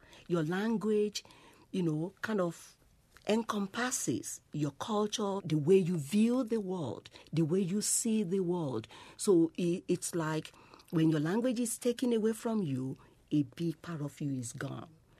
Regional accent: Nigeria; English is a second language; moved away as an adult; now in Europe; I've been here now for, you know, 30 years, and yet I still want to retain my accent, because I still want to define myself as a Nigerian.

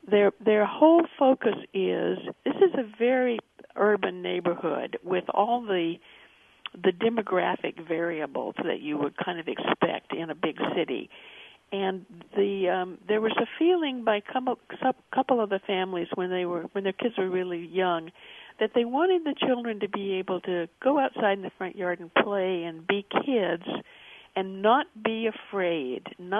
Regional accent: Portland, Oregon, United States; born or raised there

